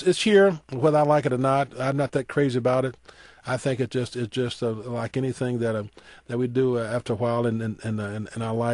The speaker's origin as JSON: {"language": "English", "region": "the South", "country": "United States", "tie": "born or raised there", "said": "You know, growing up in the South, you're not naive about anything going on, really."}